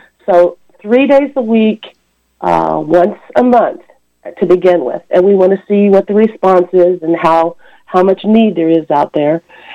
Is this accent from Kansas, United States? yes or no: yes; Topeka, Kansas, United States; I am from Topeka, and there's a church here in Topeka that has one.